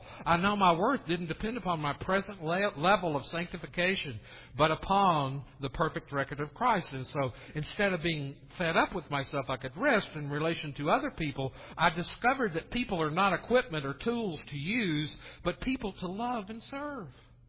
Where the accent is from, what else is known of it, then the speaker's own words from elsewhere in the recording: the South, United States; I grew up in the South and I just thought, you know, that's cool.